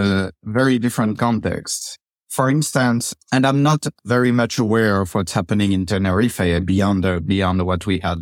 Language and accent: English; France; English is a second language; now in United States; So when I moved to the US from France, where I'm used to exactly what you describe, you know, fires happen in the summer when it's past 30 degrees and very dry and the vegetation has dried.